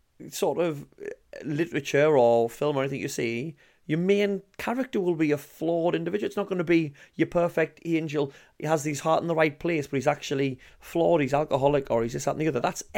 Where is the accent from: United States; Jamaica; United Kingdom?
United Kingdom; Sunderland, North East England; I grew up in Sunderland.